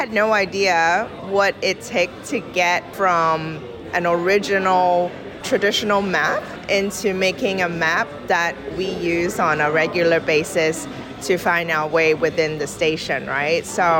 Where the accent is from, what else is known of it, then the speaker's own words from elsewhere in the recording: Hong Kong; I'm from Hong Kong.